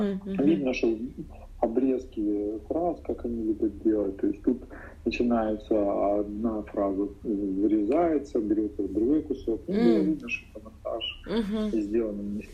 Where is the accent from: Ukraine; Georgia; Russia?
Ukraine; Donetsk, Donetsk Oblast; А родом я из Донецка.